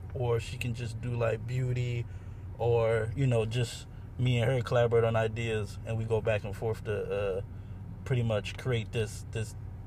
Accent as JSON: {"language": "English", "town": "Chester", "region": "Pennsylvania", "country": "United States", "lives_now": "Philadelphia, United States", "said": "I am based in Philly, but I'm from Chester."}